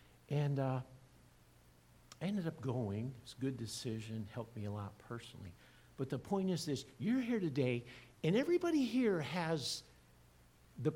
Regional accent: Iowa, United States; When I grew up in Iowa, for most of my high school years, I wanted to be an architect.

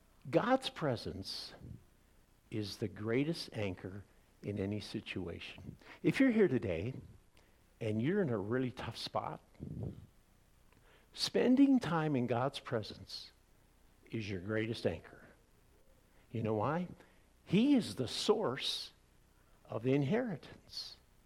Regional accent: Iowa, United States; I grew up in Iowa, and in Iowa, there's a lot of cows.

